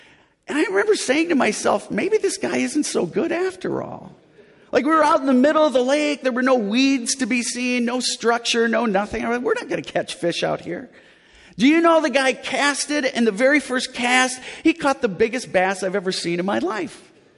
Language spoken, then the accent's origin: English; Minnesota, United States; Now, here's what I know growing up in Minnesota.